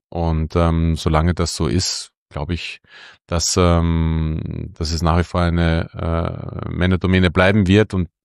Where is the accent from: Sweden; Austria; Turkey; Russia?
Austria; moved away as an adult; now in Berlin, Germany; Und ich bin einfach nicht mit Sternen sozialisiert. Das gab es bei uns in Österreich nicht.